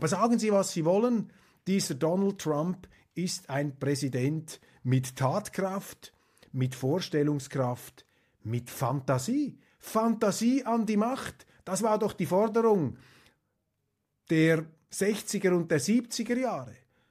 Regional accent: Switzerland; dass wir als Schweizer natürlich größte Verbundenheit spüren

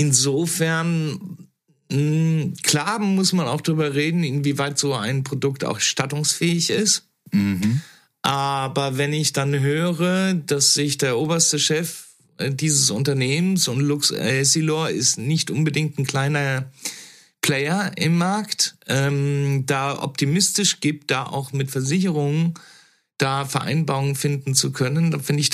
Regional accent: Italy; wo ich aufgewachsen bin in Italien.

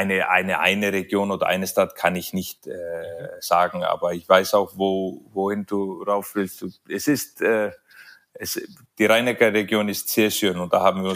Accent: Iceland; German is a second language; Ich komme ja aus Island, so jedes Land, die etwas südlicher liegt, ist ja schon ein Schritt nach oben für uns.

